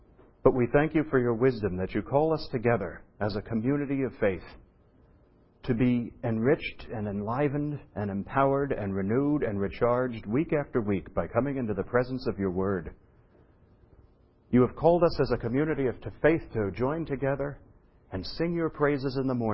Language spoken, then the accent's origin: English; Philadelphia, Pennsylvania, United States; Now, Philadelphia, we all know because we're from Philadelphia